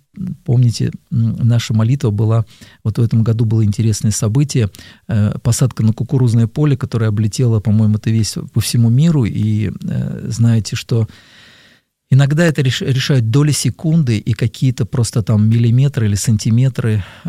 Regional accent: Moscow, Russia; я люблю Москву, я москвич в третьем поколении, я благословляю этот город, и Господь, наверное, не случайно дал родиться в этом городе

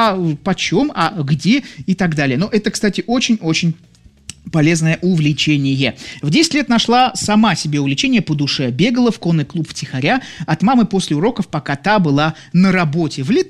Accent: Saint Petersburg, Russia; я тоже из Петербурга

